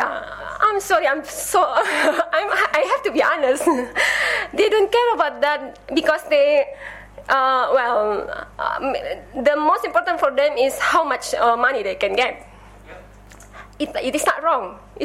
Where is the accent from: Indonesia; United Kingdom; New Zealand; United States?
Indonesia; I'm from Indonesia.